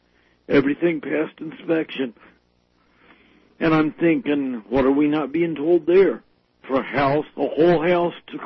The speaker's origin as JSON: {"language": "English", "region": "the South", "country": "United States", "tie": "born or raised there", "said": "the various things that we were taught growing up in the South."}